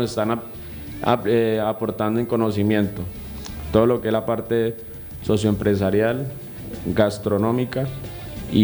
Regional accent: Colombia; nosotros tenemos unos conocimientos familiares, como buen colombiano

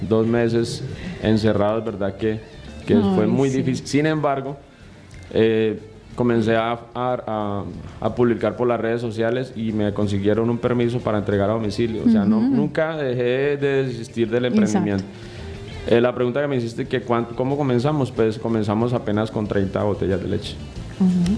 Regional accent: Colombia; nosotros tenemos unos conocimientos familiares, como buen colombiano

